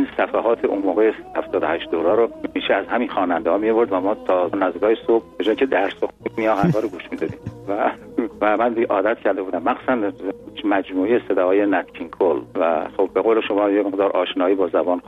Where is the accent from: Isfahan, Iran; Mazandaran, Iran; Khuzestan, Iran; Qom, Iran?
Isfahan, Iran; مکتب، کودکستان، دبستان، دبیرستان و دانشگاه رو در اصفهان تمام کردم. عزیز بگو اصفهانی نیستم؟